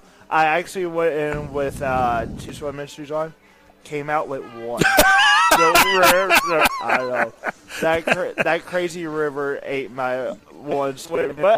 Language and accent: English; Louisville, Kentucky, United States; I grew up in Louisville, Kentucky, and still am a Cardinal fan.